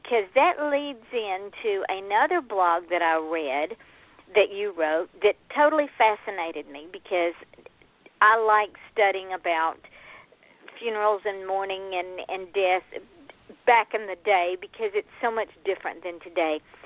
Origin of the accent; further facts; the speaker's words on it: the South, United States; because I am from the South, I understood those mourning practices because that's how my grandparents and my great grandparents mourned.